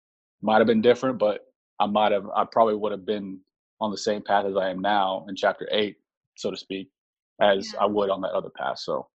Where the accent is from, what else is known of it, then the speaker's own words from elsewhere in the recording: Oklahoma, United States; Well, I grew up in a small town in Oklahoma